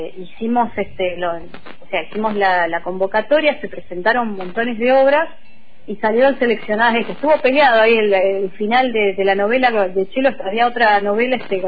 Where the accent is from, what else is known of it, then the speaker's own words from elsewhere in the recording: Bahía Blanca, Buenos Aires Province, Argentina; yo me vengo de Bahía Blanca, ¿no? Cuando llego acá a mí me sorprende la cantidad de movida que hay